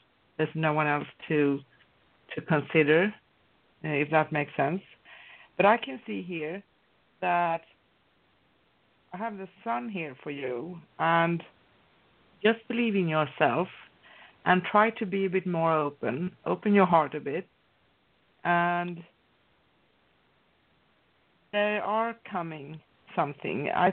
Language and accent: English; Stockholm, Stockholm County, Sweden; because I am originally from Sweden and Stockholm